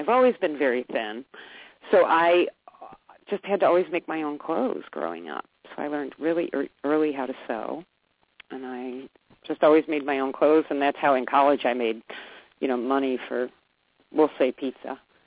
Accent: St. Louis, Missouri, United States; Yeah, I grew up right here in St. Louis, Missouri, which I love. St. Louis is kind of a city with a kind of a small town feel, but I like it.

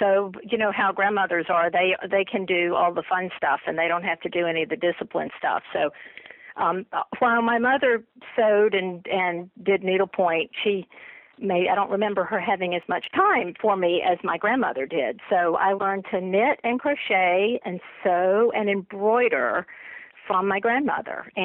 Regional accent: Georgia, United States; I grew up in Georgia, sort of crafting and doing things.

